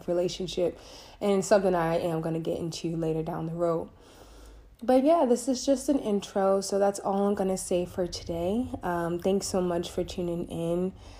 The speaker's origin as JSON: {"language": "English", "region": "Virginia", "country": "United States", "said": "I am from Virginia."}